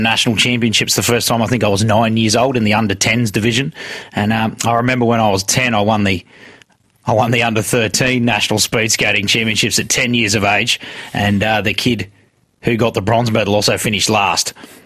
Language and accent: English; Lamia, New South Wales, Australia; I grew up in Western Sydney, a suburb called Lamia.